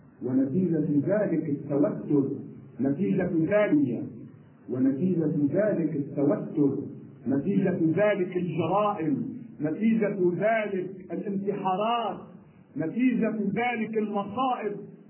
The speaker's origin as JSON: {"language": "Arabic", "country": "Lebanon", "said": "وهنالك تسجيل فيلم عندنا في لبنان"}